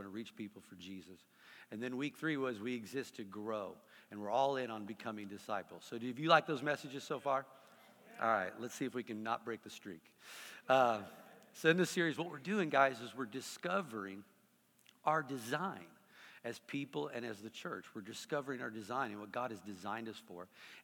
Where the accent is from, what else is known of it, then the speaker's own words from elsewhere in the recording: Oklahoma City, Oklahoma, United States; I'm from Oklahoma City, so you've never heard of it. It's a small little, no. It's in Oklahoma.